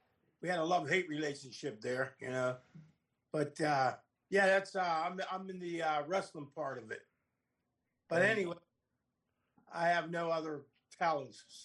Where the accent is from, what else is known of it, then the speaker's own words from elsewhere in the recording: Pittsburgh, Pennsylvania, United States; from Pittsburgh, Pennsylvania.